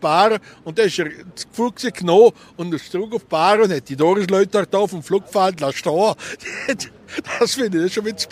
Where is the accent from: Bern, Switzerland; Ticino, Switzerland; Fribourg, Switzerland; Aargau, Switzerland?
Ticino, Switzerland; Aber hier als Tessiner, da kann ich es nur verstehen